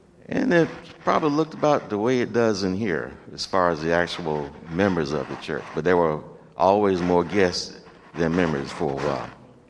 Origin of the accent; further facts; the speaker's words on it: North Carolina, United States; Now, I come from North Carolina. It was a small rural community